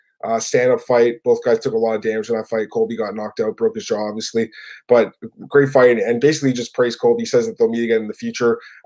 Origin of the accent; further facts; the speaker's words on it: Canada; we're Canadian